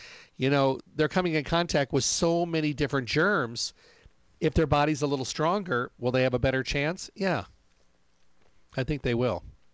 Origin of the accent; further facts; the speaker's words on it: Midwest, United States; we were raised in the Midwest with gardens and greens